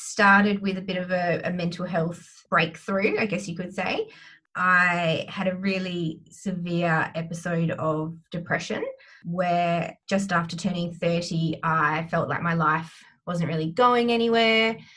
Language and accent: English; Perth, Western Australia, Australia; I am from Perth, Western Australia. I am 33 at the moment.